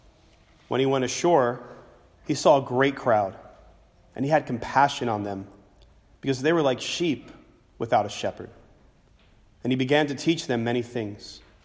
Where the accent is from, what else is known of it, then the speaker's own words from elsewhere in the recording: Jersey City, New Jersey, United States; now in Kearney, United States; And I was from Jersey City, and you guys worship in Jersey City. And now you're here in Kearney.